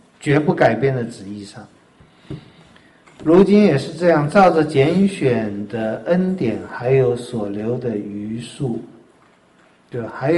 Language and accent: Chinese; China; 各位说这些话，哎呀，都是我们中国人不缺乏这些话